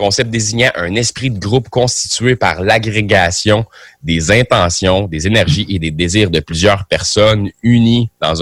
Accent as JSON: {"language": "French", "town": "Sorel", "region": "Quebec", "country": "Canada", "tie": "born or raised there", "said": "C'est un gars de ma ville natale, Sorel"}